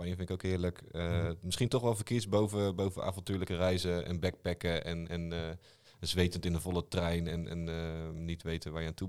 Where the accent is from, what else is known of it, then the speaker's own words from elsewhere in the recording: Brielle, South Holland, Netherlands; born there; Ja, ik ben geboren in Brielen.